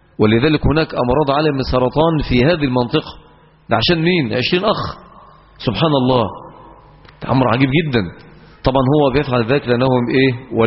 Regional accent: Egypt; وقلنا لهم إن احنا أتيناكم من مصر لنثبتكم وندعو لكم

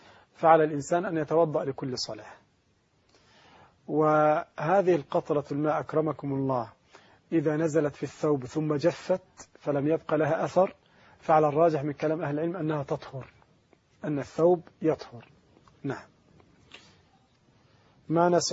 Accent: Egypt; أو أي أحد من مشايخ العلماء الأجلاء المشهورون عندنا في مصر

